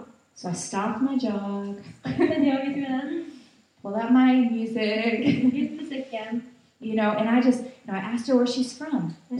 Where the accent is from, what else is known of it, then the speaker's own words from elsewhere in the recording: United States; now in Norway; I come from America.